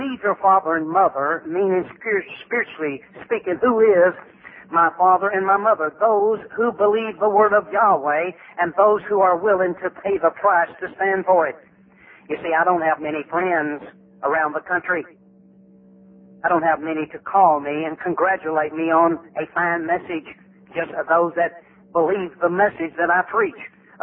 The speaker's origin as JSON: {"language": "English", "region": "Tennessee", "country": "United States", "tie": "born there", "said": "I was born in Granger County, Tennessee."}